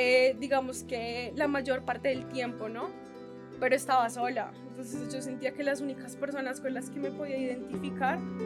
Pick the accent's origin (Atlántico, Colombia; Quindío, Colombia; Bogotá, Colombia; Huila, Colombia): Bogotá, Colombia; Y es porque yo nací acá en Bogotá, soy de acá de Bogotá, mis papás sí son de la costa, pero yo toda la vida he vivido acá en Bogotá.